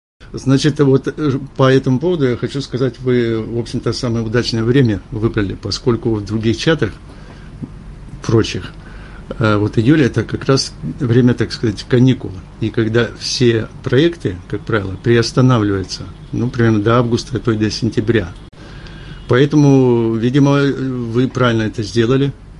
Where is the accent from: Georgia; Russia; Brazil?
Russia; Siberia; я живу, сам я из Сибири, то есть разница с Москвой 4 часа.